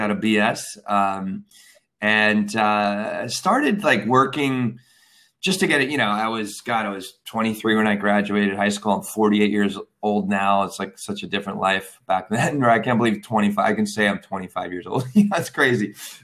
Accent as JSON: {"language": "English", "town": "Hazleton", "region": "Pennsylvania", "country": "United States", "tie": "born or raised there", "also_born_or_lived": "Wilkes-Barre", "said": "I'm from Northeastern Pennsylvania, from the Poconos."}